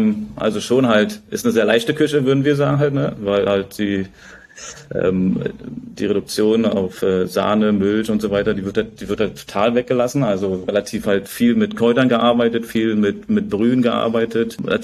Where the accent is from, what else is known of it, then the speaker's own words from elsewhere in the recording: Berlin, Germany; now in Bangkok, Thailand; wir kommen aus Berlin.